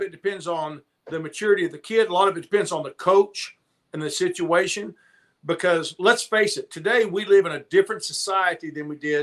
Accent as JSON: {"language": "English", "town": "Burnet", "region": "Texas", "country": "United States", "tie": "born or raised there", "said": "One of the things I remember when I grew up in Burnet, we had peewee football, which is for fifth and sixth grade."}